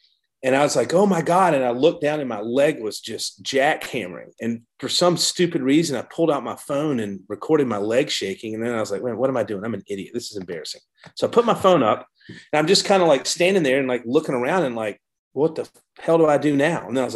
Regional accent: Savannah, Georgia, United States; moved away as an adult; also born or lived in New York City / Washington State; But so I grew up in Georgia and moved to New York City and went to grad school at the age of 32. Then I lived in Washington State for 8 years.

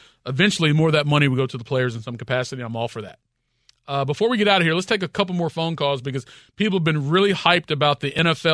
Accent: Kentucky, United States; For those of you who are familiar with me, pretty good chance you know that I grew up in Kentucky and I'm a University of Kentucky graduate. So my football culture is Southern.

